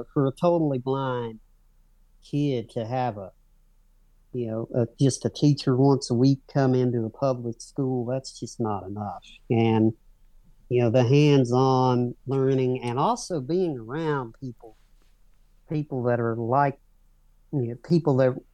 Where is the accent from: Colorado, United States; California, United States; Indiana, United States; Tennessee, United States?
Indiana, United States; Henryville; I'm from southern Indiana. I'm from Henryville, Indiana, which is just a small town about 20 miles away from Louisville, Kentucky, something like that.